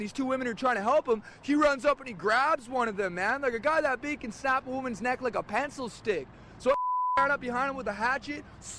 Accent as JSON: {"language": "English", "town": "Sophia", "region": "West Virginia", "country": "United States", "said": "Sophia, West Virginia."}